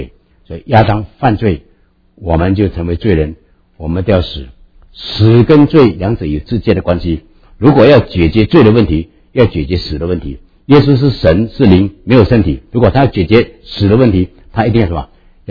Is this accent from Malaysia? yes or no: yes; Malaysia; 我从马来西亚来，马来西亚我还以前在马来西亚我负责一间神学院，叫做马来西亚圣经神学院。